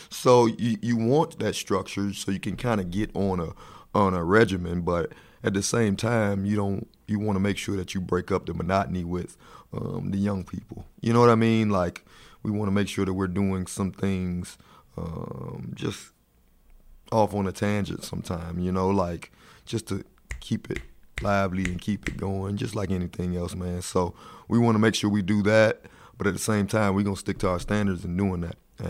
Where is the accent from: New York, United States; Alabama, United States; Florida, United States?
Florida, United States; Miami; Now, I'm from Miami, so I don't like the cold like that, man.